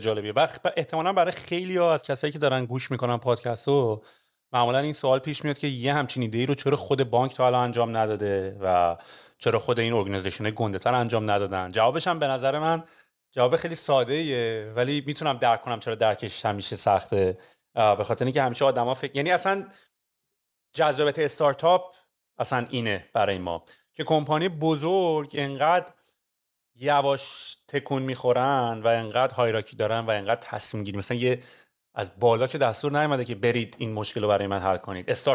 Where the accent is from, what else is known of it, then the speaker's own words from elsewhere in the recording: Iran; now in Canada; ما پاشدیم کوبیدیم از ایران زدیم بیرون اومدیم کانادا